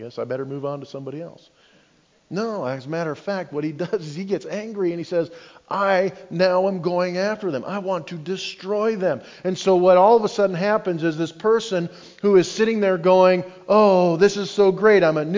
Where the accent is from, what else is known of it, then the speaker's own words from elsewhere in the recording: Canada; I remember as a kid growing up in Canada